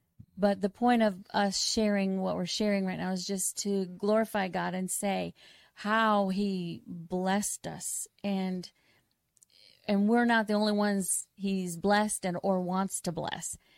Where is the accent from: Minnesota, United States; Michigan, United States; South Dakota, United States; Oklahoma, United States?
Michigan, United States; That's right, I did.